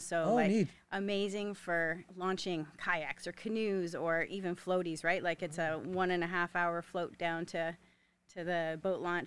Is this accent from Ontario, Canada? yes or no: yes; Ontario, Canada; now in Fort McMurray, Canada; a pretty much born and raised Fort McMurrayite who loves the city very much. And I am imported from Ontario 10 years ago last month.